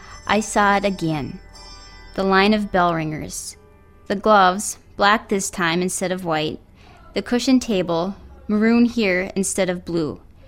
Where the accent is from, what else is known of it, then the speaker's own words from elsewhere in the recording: Spicer, Minnesota, United States; I was at Hope Presbyterian Church near my hometown of Spicer, Minnesota